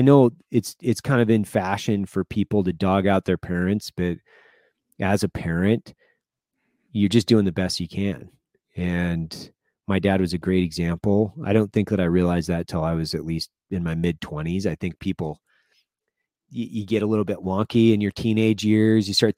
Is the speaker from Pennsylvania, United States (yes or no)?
no; Lewiston, Idaho, United States; I grew up in Lewiston, Idaho. So 23,000 people. It's a baseball town.